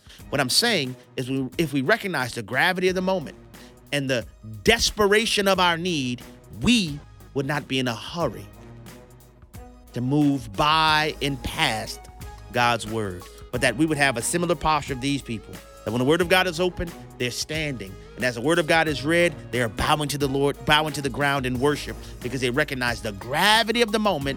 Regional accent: Louisiana, United States; He then moved to my home state, Go Tigers, to Louisiana State University

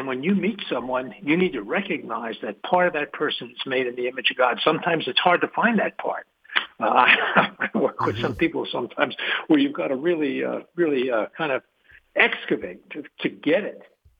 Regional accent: New York, United States; I'm from New York originally, about 40 miles out on the North Shore of Long Island.

